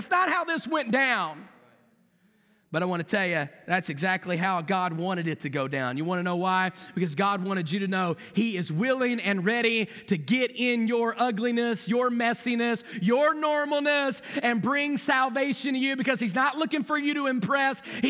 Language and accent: English; West Virginia, United States; I'm from West Virginia. We didn't even wash our hands.